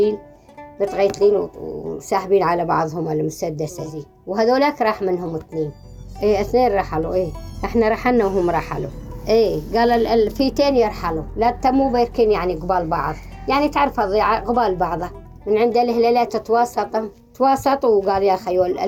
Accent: Aleppo Governorate, Syria; يعني اصلا كنا ساكنين ضيعتنا اسمها المغبله، يعني انا بنت ضيعه يعني غريبه على حلب، يعني طلعنا من الضيعه

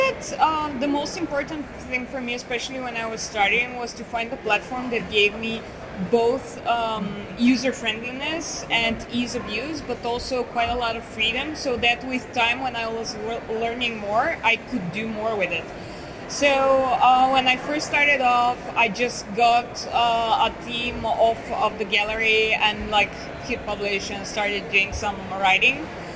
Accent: Sofia, Sofia City, Bulgaria; English is a second language; I was last year in Belgrade, and I was in Sofia because I'm from Sofia

